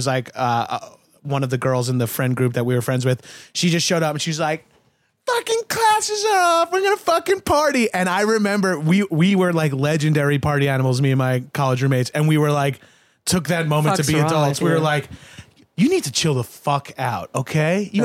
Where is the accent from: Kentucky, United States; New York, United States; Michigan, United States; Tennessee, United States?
New York, United States; I live with all New Yorkers. Like, we're all from Staten Island and Long Island